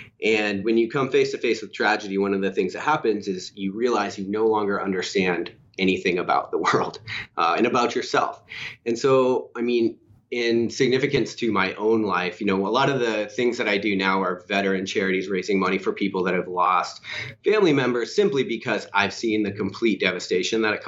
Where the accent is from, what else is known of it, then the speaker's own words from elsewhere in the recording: Maine, United States; He was from Mass, I'm from Maine. So we would see each other's family on Christmas.